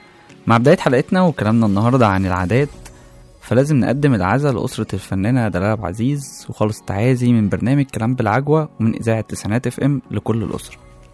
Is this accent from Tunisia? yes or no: no; Egypt; احنا كمصريين لينا عاداتنا اللي هتفضل للأبد مش مفهوم مصدرها